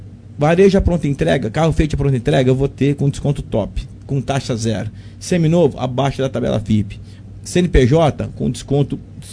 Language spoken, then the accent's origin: Portuguese; Ribeirão Preto, São Paulo, Brazil; Eu não sou daqui, eu sou de Ribeirão Preto.